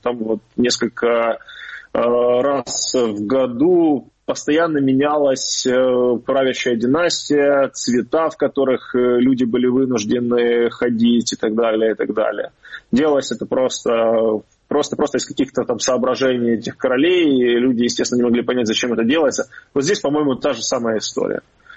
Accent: Luhansk Oblast, Ukraine; как уроженец Луганской области

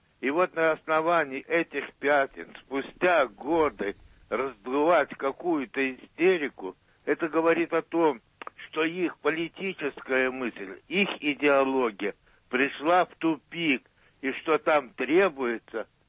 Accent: Moscow, Russia; я из Москвы.

